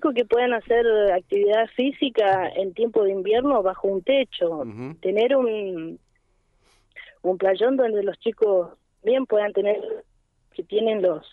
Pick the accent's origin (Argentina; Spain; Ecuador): Argentina; Laguna Blanca; born there; yo soy criada, nacida ahí en Laguna Blanca.